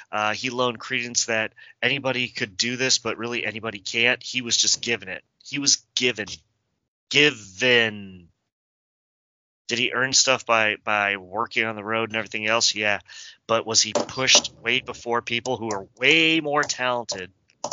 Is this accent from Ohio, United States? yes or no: yes; Cleveland, Ohio, United States; Hey, I'm from Cleveland.